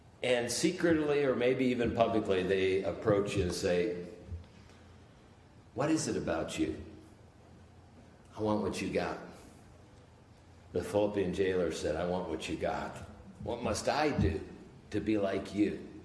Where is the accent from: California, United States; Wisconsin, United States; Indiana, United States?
Indiana, United States; I was from Indiana, and she was from South Carolina.